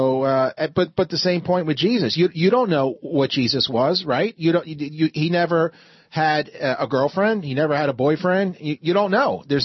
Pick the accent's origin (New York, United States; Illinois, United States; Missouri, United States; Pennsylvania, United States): Pennsylvania, United States; I'm from Pennsylvania.